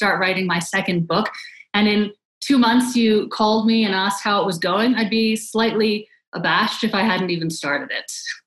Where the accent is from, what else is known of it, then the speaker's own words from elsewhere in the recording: Canada; I'd love to learn Spanish, which I have never done. I grew up in Canada and studied French for 12 years and am in no way fluent in French